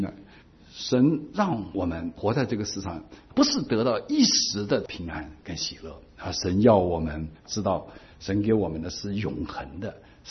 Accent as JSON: {"language": "Chinese", "country": "China", "said": "身为中国人的福分就是我们什么都吃，又很会做啊"}